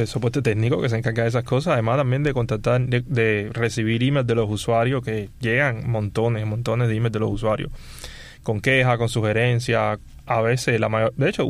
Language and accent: Spanish; Cuba; moved away; Yo me fui de Cuba hace 6-7 años.